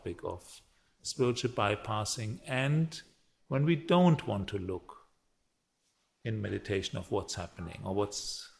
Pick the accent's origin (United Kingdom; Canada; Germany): Germany; Northern Germany; living in the midst of a small spa town in northern Germany, in my hometown actually, my parents' house, and try to establish a center there.